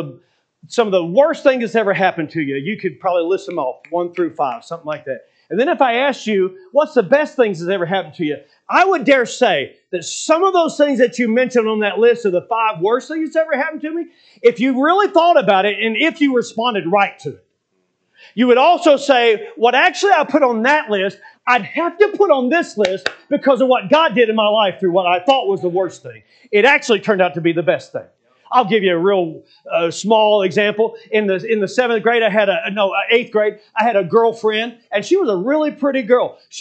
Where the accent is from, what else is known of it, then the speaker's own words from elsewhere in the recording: Kentucky, United States; I grew up coon hunting in Kentucky.